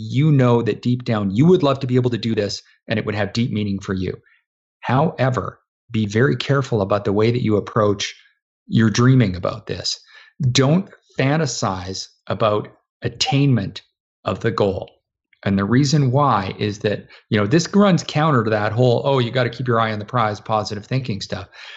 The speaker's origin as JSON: {"language": "English", "country": "Canada", "said": "a Canadian living in Canada"}